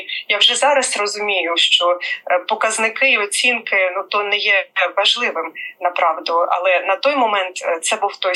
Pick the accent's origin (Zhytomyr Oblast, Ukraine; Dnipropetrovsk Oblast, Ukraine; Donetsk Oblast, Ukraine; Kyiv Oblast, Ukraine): Kyiv Oblast, Ukraine; Boyarka; Я народилася в Києві, але мої батьки майже одразу переїхали в Боярку. Я з доволі такої малозабезпеченої родини, і їм там було легше знайти житло і облаштуватися на роботу.